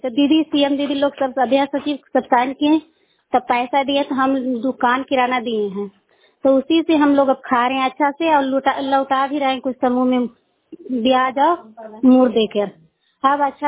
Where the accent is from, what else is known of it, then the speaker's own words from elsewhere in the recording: Katrubigha, India; मैं कतरुबिगहा के रहने वाली हूँ।